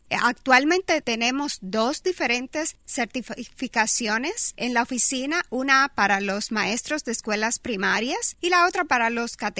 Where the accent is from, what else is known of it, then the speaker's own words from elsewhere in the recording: Dominican Republic; yo soy fruto de un catequista porque soy oriunda de la República Dominicana y en mi país la religión católica es universal